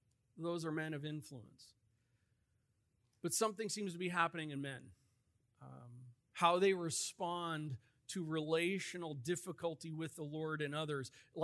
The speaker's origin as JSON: {"language": "English", "region": "Midwest", "country": "United States", "said": "I'm from the Midwest."}